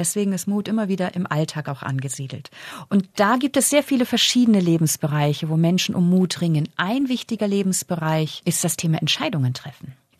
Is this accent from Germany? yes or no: yes; Schleswig-Holstein, Germany; now in Austria; Ich komme aus der Nähe von Flensburg. Das ist direkt an der dänischen Grenze gelegen. Unser Haus liegt direkt am Meer.